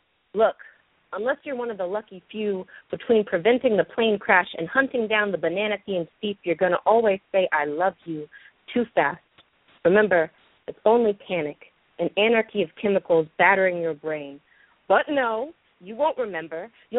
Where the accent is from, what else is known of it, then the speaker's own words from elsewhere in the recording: the South, United States; I'm definitely a Southerner, there's no doubt about